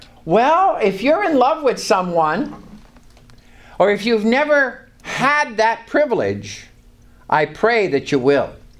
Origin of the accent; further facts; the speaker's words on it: Canada; He came from Canada, and I came from Canada.